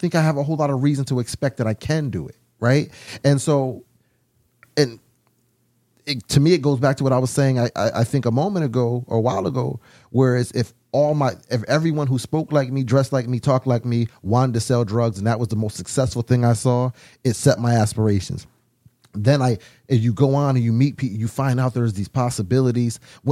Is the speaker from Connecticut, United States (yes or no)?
yes; Bridgeport, Connecticut, United States; So when you go to jail and you're young, I'm from Bridgeport. I'm black. I'm 18.